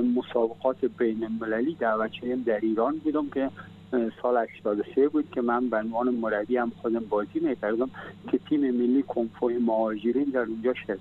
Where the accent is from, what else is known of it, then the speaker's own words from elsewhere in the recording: Afghanistan; now in Iran; به عنوان یک افغانستانی که من در ایران زندگی میکنم،